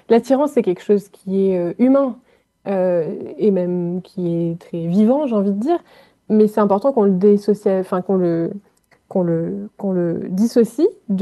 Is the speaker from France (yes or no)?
yes; France; Je viens de France, là, ça s'entend